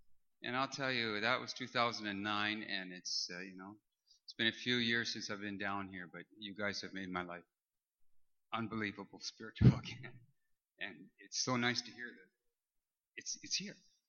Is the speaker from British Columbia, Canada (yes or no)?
yes; Vancouver, British Columbia, Canada; also born or lived in Eastern Canada; I'm an alcoholic from Vancouver. And I came down here in 2009 after moving from Eastern Canada back home to Vancouver.